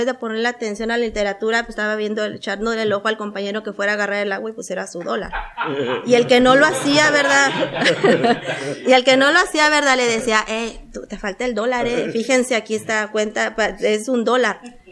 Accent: Dallas, Texas, United States; Yo vengo de Dallas, ¿verdad?

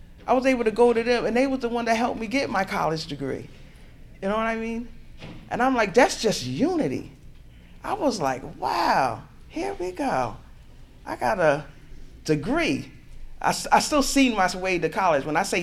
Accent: Albany, New York, United States; because I'm from the Albany region, but it used to be the Albany area.

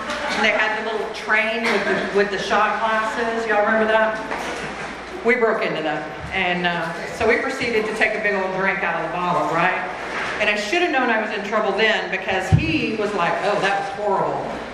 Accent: Corpus Christi, Texas, United States; So, I come from Corpus Christi originally

